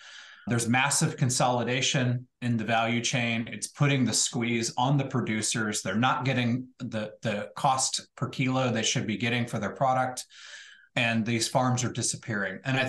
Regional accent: Texas, United States; because I come from Texas.

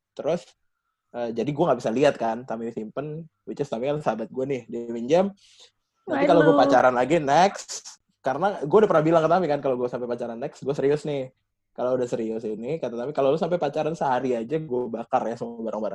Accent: Padang, West Sumatra, Indonesia; kebetulan gue ini orang Padang.

